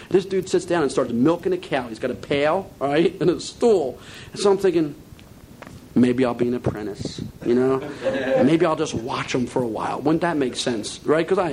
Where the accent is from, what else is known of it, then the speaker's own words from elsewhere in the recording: Philadelphia, Pennsylvania, United States; We had dogs growing up in Philadelphia, all right?